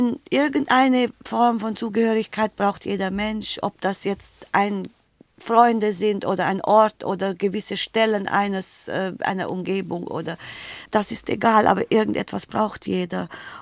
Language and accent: German; Romania; German is a second language; Ich sage dann meinen Spruch, ich komme aus Rumänien und dann ist Schluss